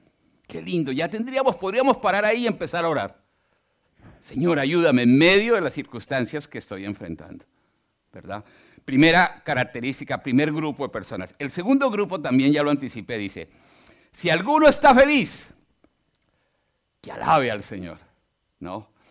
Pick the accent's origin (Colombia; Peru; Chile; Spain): Colombia; yo soy bastante serio y todo, pero yo soy muy colombiano.